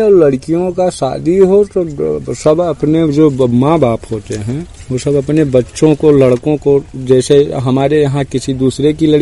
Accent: Uttar Pradesh, India; हम पंडरी सप्ताह बीरपुर भोज के रहने वाले हैं। ब्लॉक हमारा रुपई डी है।

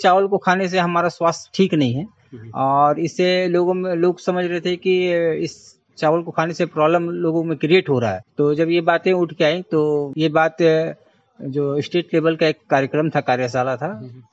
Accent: Karra, Jharkhand, India; मैं कर्रा ब्लॉक से बिलोंग करता हूं, झारखंड के खूंटी जिला।

